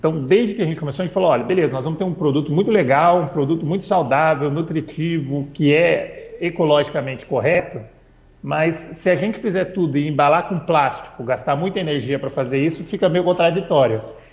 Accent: São Paulo, Brazil; now in Farroupilha, Brazil; foi bem na época que a gente veio de São Paulo para o Rio Grande do Sul, para morar em Farroupilha, né?

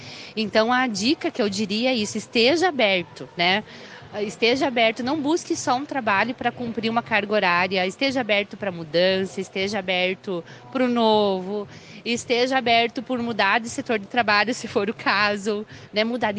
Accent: Soledade, Rio Grande do Sul, Brazil; E eu sou natural de Soledade

